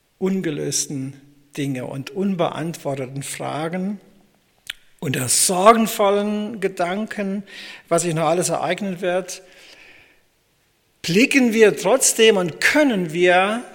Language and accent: German; Lixfeld, Hesse, Germany; meine Heimat ist Lixfeld, damals in meiner Jugendzeit